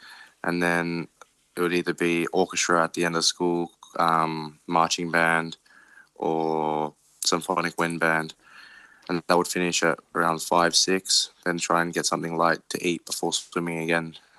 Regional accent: Ireland; And being Irish, it's my dad's dream was always to come to Wimbledon.

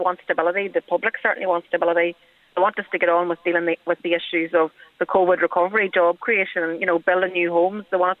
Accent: Ireland; It's my right as an Irish national to have my identity protected in law, and also to have it, you know, cherished.

